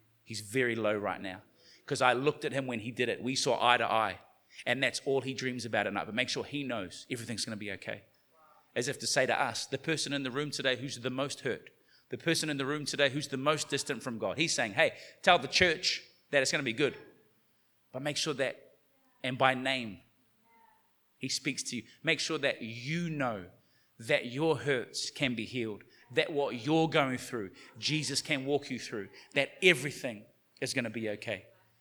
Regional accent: New Zealand; as a New Zealander living in New Zealand at the time

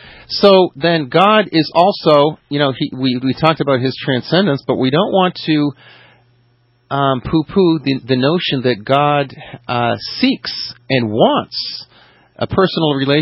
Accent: Canada; I am French Canadian, which means I am not Spanish.

